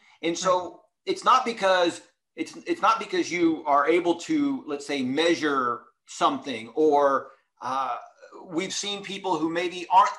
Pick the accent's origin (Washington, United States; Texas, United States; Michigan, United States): Texas, United States; And it just so happens that Jen is from Texas, and I was raised in Texas. So we're already off to a great start.